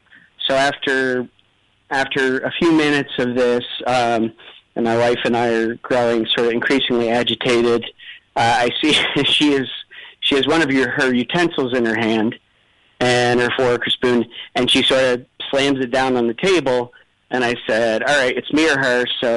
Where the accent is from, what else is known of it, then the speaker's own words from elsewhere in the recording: United States; And I said, listen, I'm American.